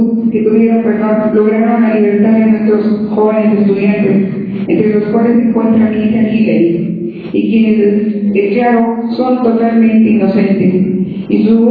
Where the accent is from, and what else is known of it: Mexico